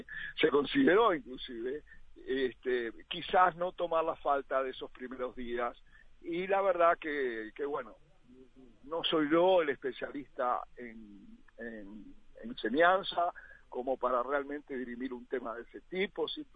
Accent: Uruguay; como uruguayos bien nacidos no podría ser de otra manera

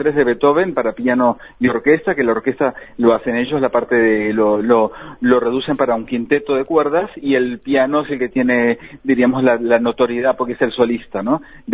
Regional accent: Salto, Uruguay; born there; Estoy muy contento porque realmente estoy enseñando, controlando, impartiendo mis conocimientos en donde yo nací, ¿no? Y en Salto fue por concurso.

